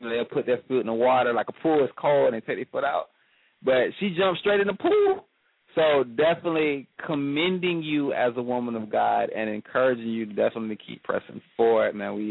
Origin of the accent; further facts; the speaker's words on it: Jacksonville, Florida, United States; I'm from Jacksonville.